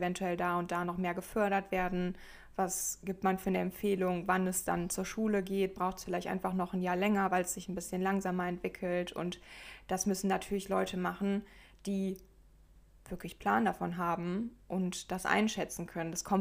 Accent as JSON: {"language": "German", "region": "Baden-Württemberg", "country": "Germany", "said": "Ich komme aus Baden-Württemberg."}